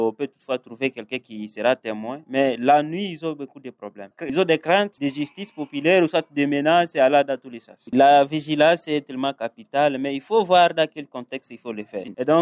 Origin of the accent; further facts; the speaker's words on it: Kirumba, North Kivu, DR Congo; je suis venu de Kirumba